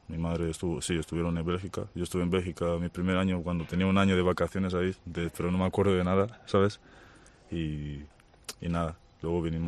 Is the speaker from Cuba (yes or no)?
no; Madrid, Community of Madrid, Spain; Yo soy de Madrid, madrileño.